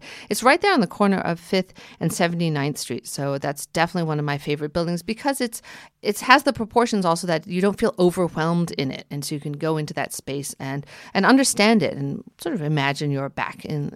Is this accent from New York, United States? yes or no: yes; New York City, New York, United States; now in New Jersey, United States; yes, I do live in New Jersey, but I'm a New Yorker. I'm here basically every day.